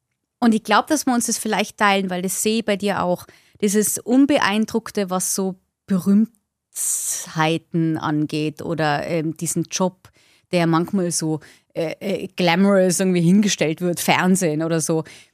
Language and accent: German; Tyrol, Austria; now in England; Aber ich bin sehr dankbar dafür, dass ich aus Österreich bin und spezifisch aus Tirol. Ich glaube, ich bin schon mehr Tirolerin als Österreicherin wahrscheinlich. Also das ist einfach, das prägt dich schon, wo du aufwachst.